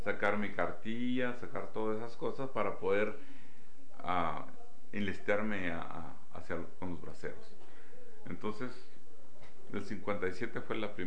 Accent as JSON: {"language": "Spanish", "town": "Estación Consuelo", "region": "Chihuahua", "country": "Mexico", "tie": "born or raised there", "said": "nos fuimos de Chihuahua a un rancho que se llama Estación Consuelo, rumbo a Meoqui, cerquita de Meoqui. Está un pueblito que se llama Estación Consuelo. Entonces ahí fui a entrar a la escuela."}